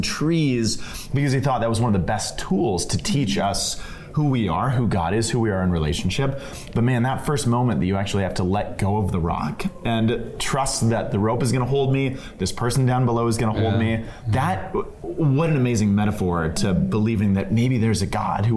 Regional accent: Denver, Colorado, United States; I grew up in Denver, or outside of Denver, and he came when I was in middle school or junior high.

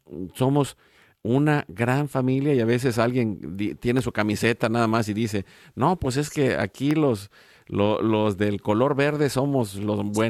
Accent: Coatzacoalcos, Veracruz, Mexico; also born or lived in Mexico City / Guadalajara / Yucatán; yo nací en la Ciudad de México, le platicaba, pero pues viví en el puerto de Veracruz, ahí vivió mi familia, en Coatzacoalcos, luego en Guadalajara, me casé y me fui a Yucatán

